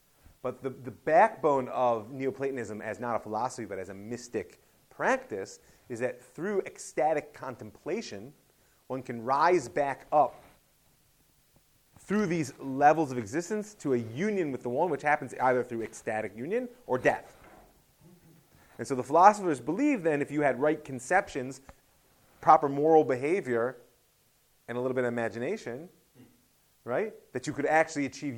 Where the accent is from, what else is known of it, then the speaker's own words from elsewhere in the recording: Ohio, United States; I'm from Ohio.